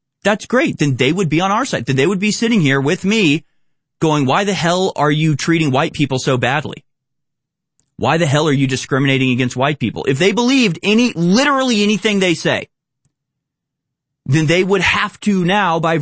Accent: United States; which, you know, as an American, that's just, you know, it never goes well and never go right.

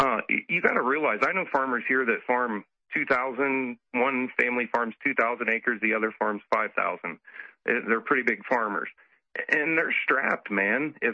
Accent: Ohio, United States; And I know right here in my home state of Ohio, Senate Bill 87 just recently passed the Senate

